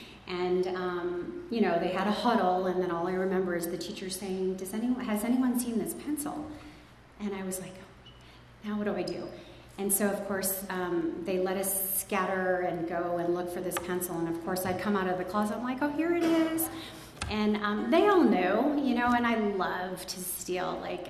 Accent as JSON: {"language": "English", "town": "San Diego", "region": "California", "country": "United States", "tie": "born or raised there", "also_born_or_lived": "Long Beach", "said": "I was born in Long Beach, California. My parents immigrated here from the Philippines to find a better life, you know, to find a better life for their kids. And they wanted this better life. And so we moved here. I grew up in San Diego"}